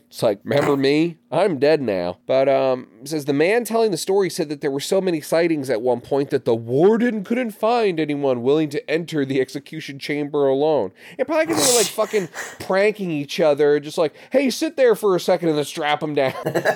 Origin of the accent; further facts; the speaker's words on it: New Jersey, United States; we all knew, like, growing up in Jersey, we all knew, like, a kid just like Dan was talking about